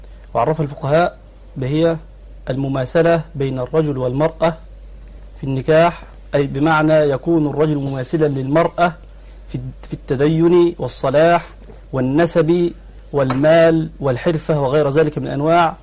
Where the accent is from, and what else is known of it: Sharqia Governorate, Egypt